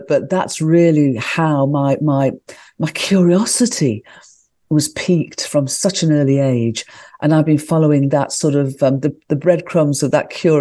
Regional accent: Midlands, United Kingdom; born there; I was born in the Midlands of the United Kingdom in England, which is an industrial area.

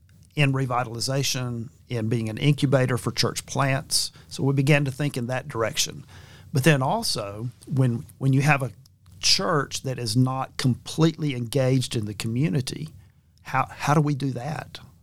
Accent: Alabama, United States; So when I was a kid growing up in South Alabama, I had family that lived in the Birmingham area.

